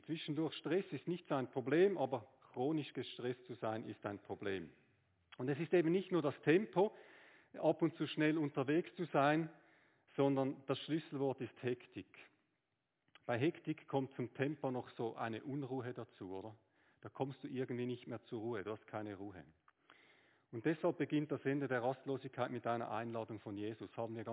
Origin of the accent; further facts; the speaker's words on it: Switzerland; Das ist unser liebstes Füllwort als Schweizer, schnell, oder?